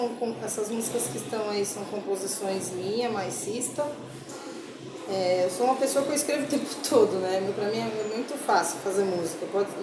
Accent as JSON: {"language": "Portuguese", "country": "Brazil", "said": "mas só que nós somos brasileiros, eu fui criada por negros e os meus melhores amigos são negros"}